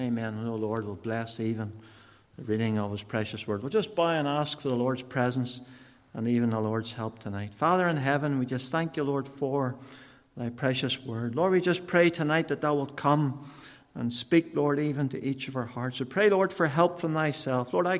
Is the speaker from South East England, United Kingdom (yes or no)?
no; Newtownards, Northern Ireland, United Kingdom; born there; I was born in Newtownards, the youngest of three. I had two older sisters, and we lived even on a farm.